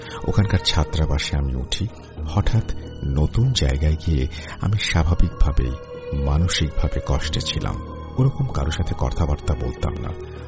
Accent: Chittagong Division, Bangladesh; আমাদের গ্রাম গহীন হওয়ায় আধুনিকতার ছোঁয়া তেমন লাগেনি। থানচি থেকে প্রায় 3 ঘন্টা মোটর সাইকেলে, তারপর পায়ে হেঁটে, আরও অনেক গভীরে ছোট ঝড়া পাহাড় পেরিয়ে আমাদের গ্রাম।

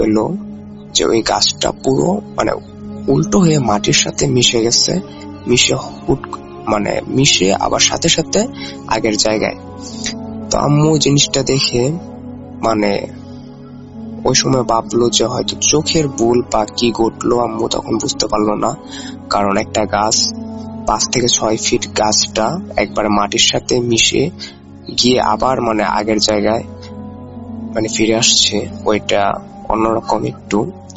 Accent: Narsingdi, Dhaka Division, Bangladesh; ঢাকা বিভাগের নরসিংদী জেলার শেষ বর্ডার থেকে বলছি। শেষ বর্ডার বলার কারণ আমাদের গ্রামটা নরসিংদী জেলার শেষ গ্রামটি, আমাদের গ্রামের পর থেকে নারায়ণগঞ্জ জেলাটি শুরু।

